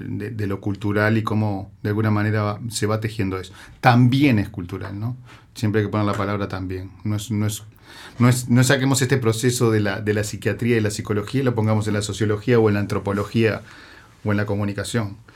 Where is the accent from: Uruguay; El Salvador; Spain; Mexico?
Uruguay; tenemos que pensar como uruguayos y uruguayas que la cultura también sana